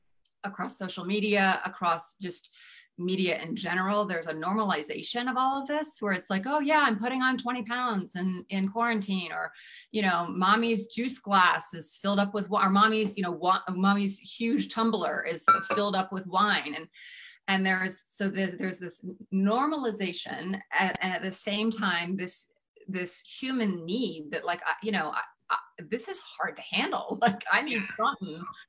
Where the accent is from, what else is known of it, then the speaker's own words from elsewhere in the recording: the South, United States; I grew up in the South. I love my sugar